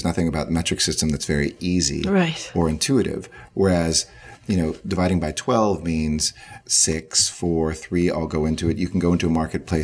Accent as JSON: {"language": "English", "country": "United States", "tie": "born or raised there", "said": "When we grew up in the United States."}